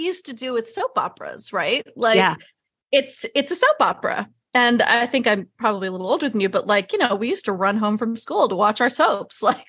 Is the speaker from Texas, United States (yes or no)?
no; New York City, New York, United States; But I grew up in New York City and my parents were both actors and I wanted to be an actor.